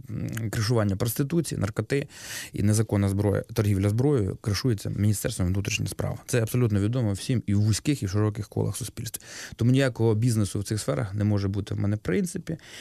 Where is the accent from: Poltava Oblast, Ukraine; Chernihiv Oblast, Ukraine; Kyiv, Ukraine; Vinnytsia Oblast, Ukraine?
Poltava Oblast, Ukraine; Opryshky; born there; я Народився в селі Опришки Лобанського району. У мене дуже проста родина.